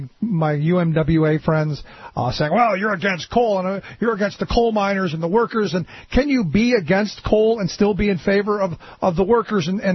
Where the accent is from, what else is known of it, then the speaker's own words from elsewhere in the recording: Cleveland, Ohio, United States; I grew up in Cleveland, which is relatively flat